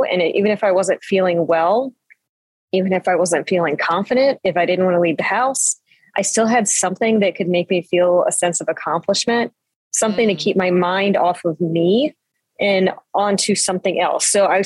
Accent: United States; my hometown, which is here. And this is also where my aunt's house was.

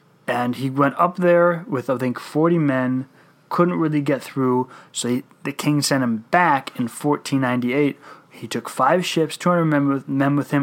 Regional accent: Minnesota, United States; we're from Minnesota, if you can't tell by our accents

